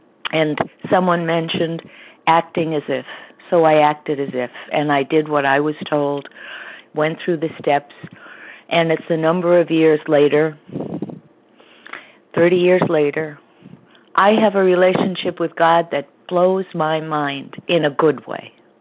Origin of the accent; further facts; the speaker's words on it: Connecticut, United States; from Connecticut, and I'm a recovered compulsive overeater